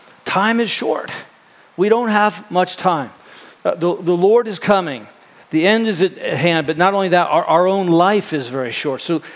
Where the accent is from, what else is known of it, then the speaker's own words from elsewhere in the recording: Florida, United States; I grew up in Florida and I grew up surfing